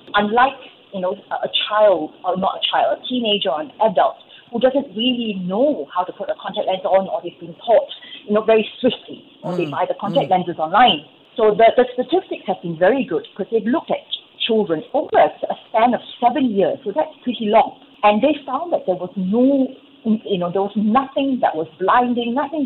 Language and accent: English; Singapore; I'm Singaporean